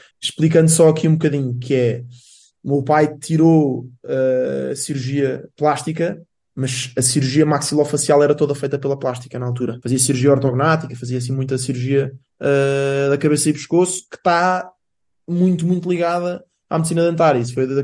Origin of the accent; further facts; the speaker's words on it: Lisbon, Portugal; eu nasci dia 29 de julho de 1993, portanto tenho 30 anos agora, e nasci em Lisboa. A minha vida toda cá, por assim dizer.